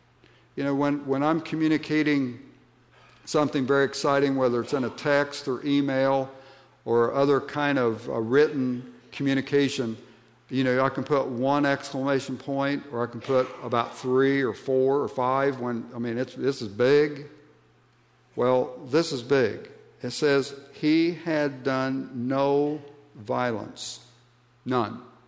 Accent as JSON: {"language": "English", "region": "Ohio", "country": "United States", "tie": "born or raised there", "accent": "hillbilly twang", "moved": "yes", "said": "I grew up in Southeast Ohio, and I kind of got stuck with this hillbilly twang, and I can make it worse, believe me, because I've lived away long enough."}